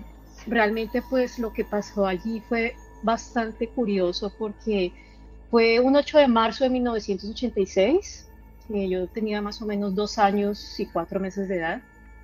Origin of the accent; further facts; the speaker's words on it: Colombia; now in Arkansas, United States; Tengo 38 años de edad, soy de Colombia. Actualmente me encuentro residiendo en Arkansas, en Estados Unidos.